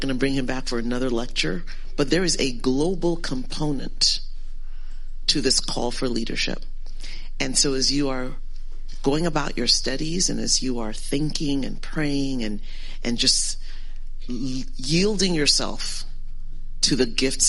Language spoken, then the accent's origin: English; Zaria, Kaduna State, Nigeria; born there; I was born in Zaria. Hello. My Hausa is nil